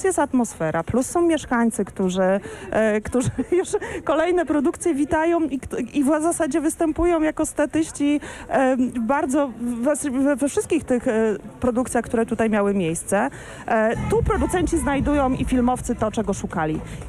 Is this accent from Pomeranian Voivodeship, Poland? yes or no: no; Rzeszów, Subcarpathian Voivodeship, Poland; aczkolwiek jestem z Rzeszowa, jestem rodowitą rzeszowianką